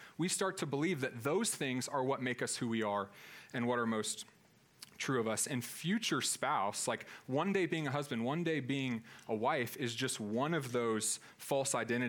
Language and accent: English; Kentucky, United States; I grew up in Kentucky in a small town, kind of horse country. So lots of rolling hills and horse farms.